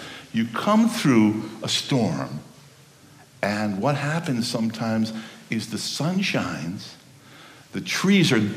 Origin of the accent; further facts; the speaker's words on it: Chicago, Illinois, United States; And I was raised in Chicago. I've lived in the North my whole life, and snow, you know, is a part of life.